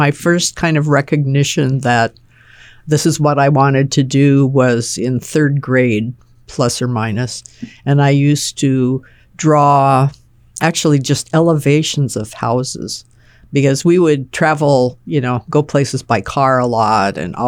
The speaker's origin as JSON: {"language": "English", "town": "Seattle", "region": "Washington", "country": "United States", "tie": "born or raised there", "said": "Growing up in Seattle, it's a city, so you go down streets wherever and you're going by all kinds of buildings."}